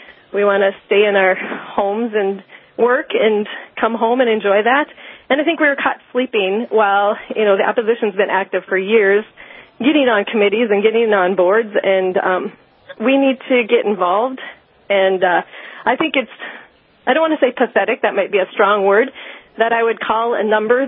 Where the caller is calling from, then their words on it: Denby, North Dakota, United States; I'm from Denby, North Dakota.